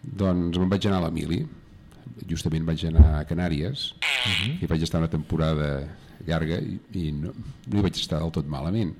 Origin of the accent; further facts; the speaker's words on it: Sant Feliu, Catalonia, Spain; Bueno, escolteu, som de Sant Feliu, els de Sant Feliu són veïns